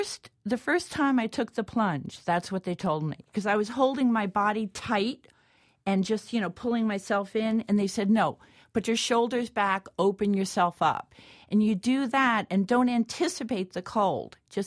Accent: New York, United States; I tell you, I hate the cold. I grew up in New York.

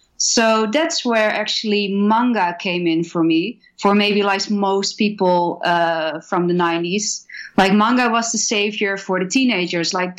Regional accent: Netherlands; Because I'm from the Netherlands, it's very different perspective.

